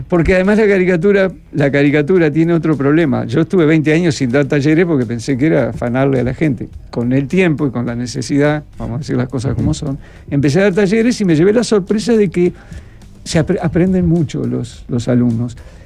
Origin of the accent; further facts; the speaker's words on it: Trinidad, Flores, Uruguay; Yo que soy de Trinidad, y que a veces vos esperabas el diario